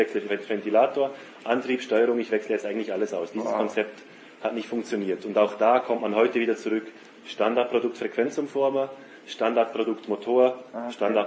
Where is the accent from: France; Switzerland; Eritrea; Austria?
Switzerland; Bei uns in der Schweiz wird ab und zu ist noch die Idee